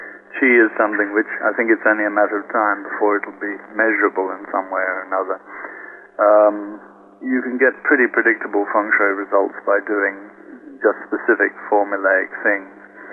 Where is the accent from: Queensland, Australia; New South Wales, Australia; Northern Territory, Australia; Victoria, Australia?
New South Wales, Australia; Sydney; moved away as an adult; Well, I was brought up in Sydney.